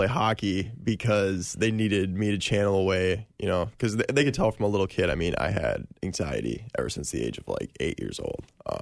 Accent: Osceola, Wisconsin, United States; Well, I grew up in Osceola, Wisconsin, just a little town across the border there.

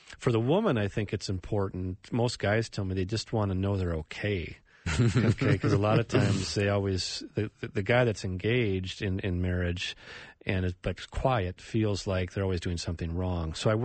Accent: Edina, Minnesota, United States; we're from Edina

